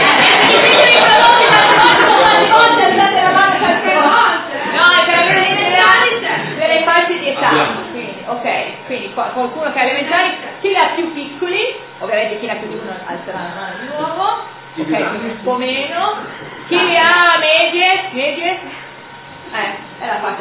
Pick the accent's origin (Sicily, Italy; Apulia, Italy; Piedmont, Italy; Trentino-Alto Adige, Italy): Piedmont, Italy; Canelli; io vivo ad Orto ormai dal 2005, sono originaria di Canelli